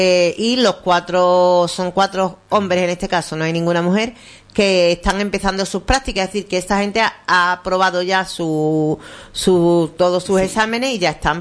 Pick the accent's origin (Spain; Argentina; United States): Spain; Cádiz, Andalusia; Eso, digo, sí, de Cádiz.